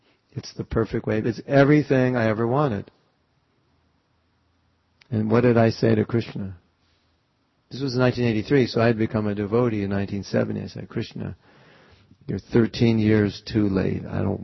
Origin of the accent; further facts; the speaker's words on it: Los Angeles, California, United States; I grew up here in Los Angeles, and at least in those days, if you grew up in Los Angeles, there was probably 80% chance you would become a surfer.